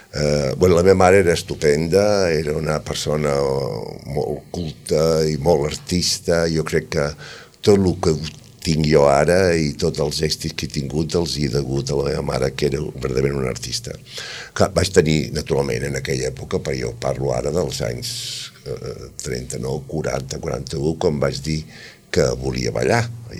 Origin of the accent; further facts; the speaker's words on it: Barcelona, Catalonia, Spain; born there; jo sóc català, nascut a Barcelona, però la meva mare era catalana, però el meu pare era basc.